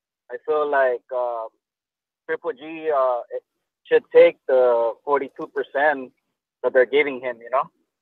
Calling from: Los Angeles, California, United States; Los Angeles.

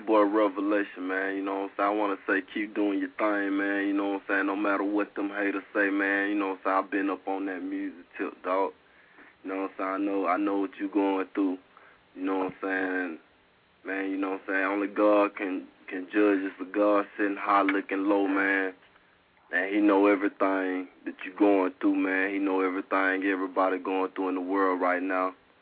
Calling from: Powder Springs, Georgia, United States; Oh, man, I'm from Atlanta, man. You know what I'm saying? Powder Springs, Georgia, man.

